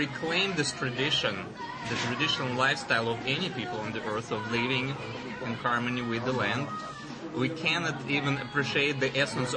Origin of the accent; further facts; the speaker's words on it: Russia; English is a second language; And I'm originally from Russia, and this is where I consider my home still is. I have a plot of land in one of Russia's new eco-villages